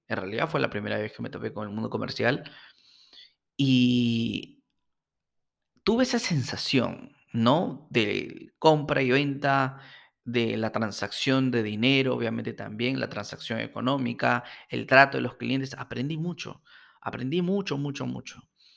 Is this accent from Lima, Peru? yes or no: yes; Lima, Peru; importarlos y venderlos acá en mi país, en Perú.